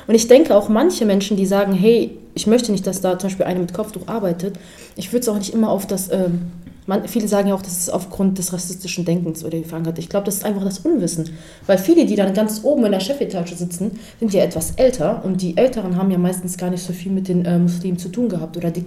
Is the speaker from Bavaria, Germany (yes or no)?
yes; Bavaria, Germany; born there; ich bin gebürtig aus Bayern und immer wenn ich wieder dahin zurückkomme